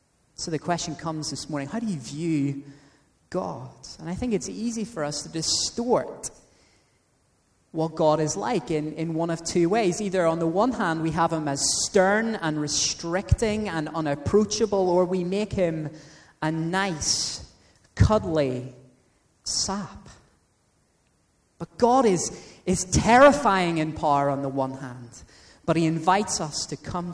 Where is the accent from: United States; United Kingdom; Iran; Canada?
United Kingdom; Belfast, Northern Ireland; Growing up in Belfast, especially in a Christian family, you were immersed in C.S. Lewis's Chronicles of Narnia from an early age